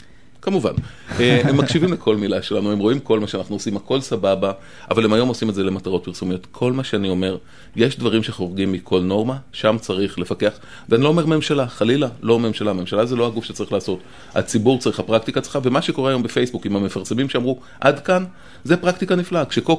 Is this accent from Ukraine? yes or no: no; United States; Hebrew is a second language; אני האדם הראשון בעד חופש דיבור, כאמריקאי וכו', אני בעד זה.